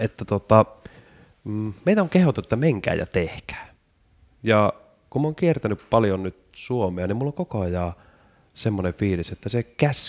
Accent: North Ostrobothnia, Finland; siinä oli varsinkin Pohjois-Pohjanmaalla, josta mä olen kotoisin

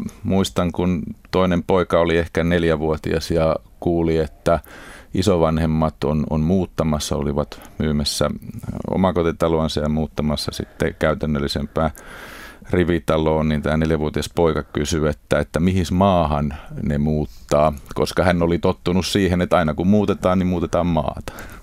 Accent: Tanzania; mä oikeastaan kasvoin Tansaniassa lähes 10 vuotta perheen kanssa. Vanhempien ja sisarusten kanssa asuttiin siellä 70- ja 80-luvulla.

